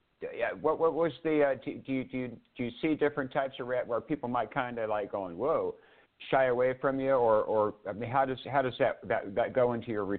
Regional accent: California, United States; now in Arizona, United States; I'm in Arizona and I grew up in California. That's where I got my first pit bull.

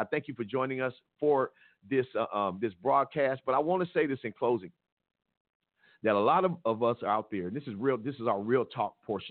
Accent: Compton, California, United States; I'm grateful to be a part of Compton. I grew up in Compton

